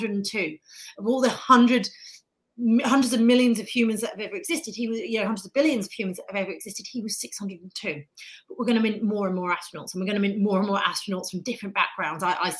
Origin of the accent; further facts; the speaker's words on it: United Kingdom; now in United States; I live in America. I'm obviously British, as you can tell by my accent, but I'm a very proud new American.